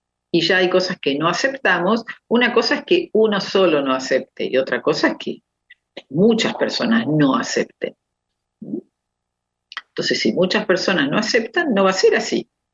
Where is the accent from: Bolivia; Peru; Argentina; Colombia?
Argentina; en países como acá, como el nuestro, como en Argentina